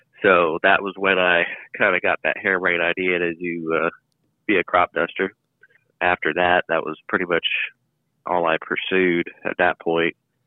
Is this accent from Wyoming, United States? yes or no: yes; Douglas, Wyoming, United States; moved away as an adult; I'm originally from Douglas, Wyoming, born and raised. I left Wyoming when I was about 19, moved out to Illinois